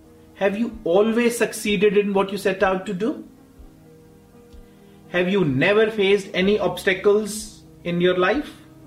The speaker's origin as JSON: {"language": "English", "country": "India", "tie": "born or raised there", "said": "I remember when I was a young child growing up in India"}